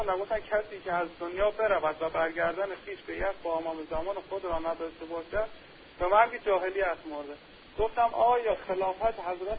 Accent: Iran; بودم که گفتم از ایرانم

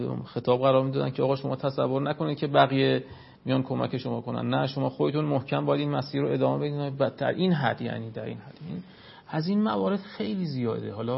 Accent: Iran; متوجه شد من ایرانیم.

